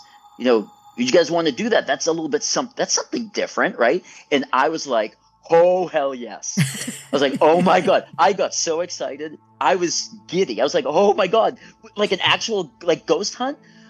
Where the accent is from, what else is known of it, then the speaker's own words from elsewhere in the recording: Salem, Massachusetts, United States; I was born and raised in Salem, Massachusetts. I lived there from birth until I was 30.